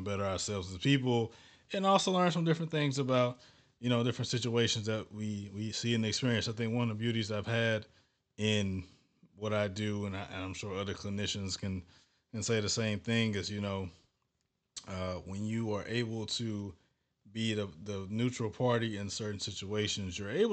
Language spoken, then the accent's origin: English; St. Louis, Missouri, United States; I'm from St. Louis, 30 years old.